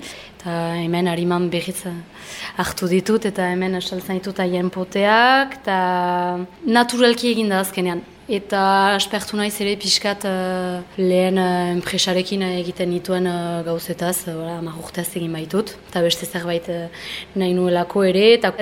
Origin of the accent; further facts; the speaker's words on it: Méharin, Nouvelle-Aquitaine, France; niretzat garrantzitsua da Euskaldun gisa eta Miahitztar gisa sortzez.